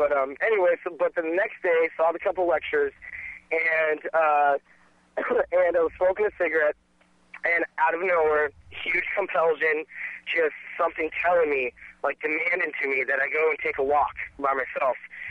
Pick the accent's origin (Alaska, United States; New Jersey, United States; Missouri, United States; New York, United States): Alaska, United States; I'm from Alaska.